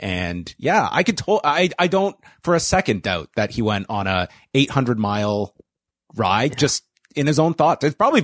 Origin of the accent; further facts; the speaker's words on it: Canada; I'm a Canadian.